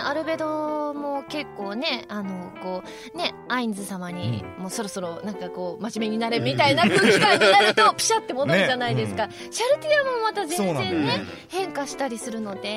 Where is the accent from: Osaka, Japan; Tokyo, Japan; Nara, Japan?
Osaka, Japan; なんかたまにこの前自分の地元の大阪に帰った時に